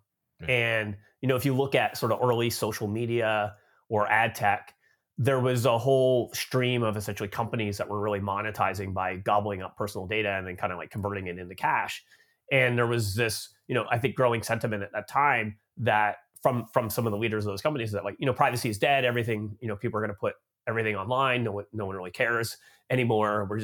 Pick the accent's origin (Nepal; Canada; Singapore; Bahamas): Canada; now in United States; So I grew up in Canada, but I've been living in the United States now for about 13 years. So I guess I'm like an expat from Canada now living in the US.